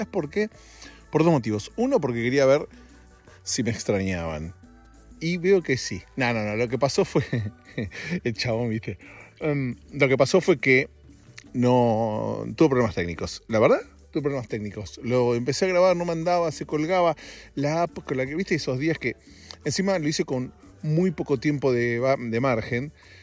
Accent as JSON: {"language": "Spanish", "country": "Argentina", "said": "nosotros argentinos"}